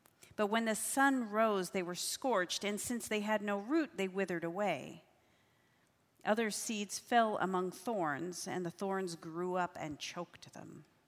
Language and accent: English; Idaho, United States; Some of you, I think, know that I grew up in Idaho.